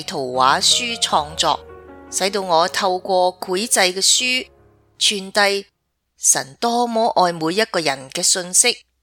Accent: Ottawa, Ontario, Canada; also born or lived in Vancouver; 我出生于温哥华，在渥太华长大。

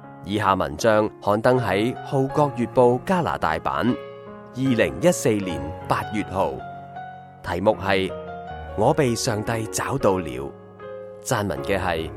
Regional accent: northern China, China; 我则是来自北方的农村，

